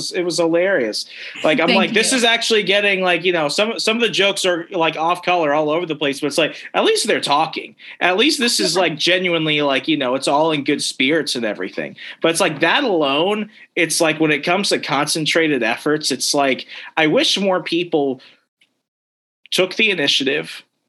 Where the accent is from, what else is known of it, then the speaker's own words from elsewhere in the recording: Sierra Vista, Arizona, United States; I'm from Sierra Vista. You could cook an egg on the sidewalk.